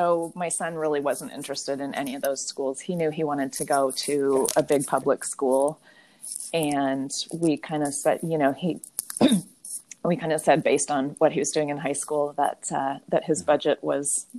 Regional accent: Pacific Northwest, United States; we're from the Pacific Northwest where it's, you know, 78 degrees and zero humidity.

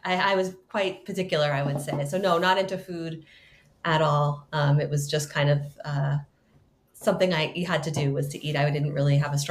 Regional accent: Long Island, New York, United States; I grew up in New York. I'm from Long Island originally, and then spent my young adulthood in the city in New York.

